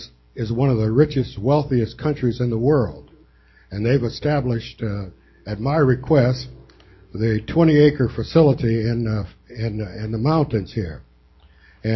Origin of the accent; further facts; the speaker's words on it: Berkeley, California, United States; I grew up in Berkeley, attended Berkeley High School and Columbus, and graduated from the University of California at Berkeley with honors.